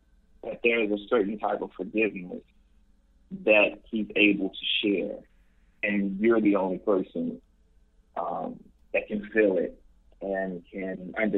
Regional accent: the South, United States; born there; I was born in the South and I'm a 70s baby.

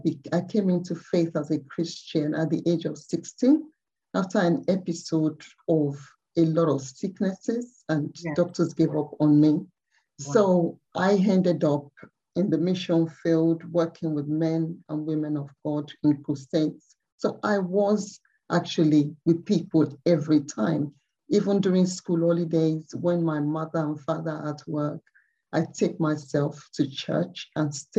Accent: Nigeria; also born or lived in Manchester, United Kingdom; now in United Kingdom; So I came back to the UK. I'm a Mancunian by birth. That means I was born in Manchester, but grew up in Nigeria, Africa.

